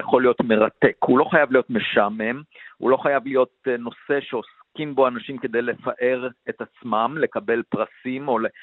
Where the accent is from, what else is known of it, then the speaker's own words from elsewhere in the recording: Beit Hanan, Central District, Israel; born there; אני נולדתי במושב בית חנן, הייתי קשור מאוד לטבע